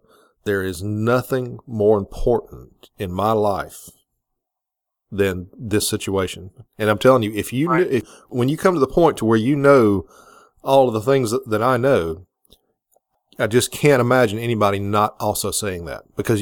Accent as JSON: {"language": "English", "country": "United States", "said": "I'm an American citizen, and I'm concerned about what's going on with my country."}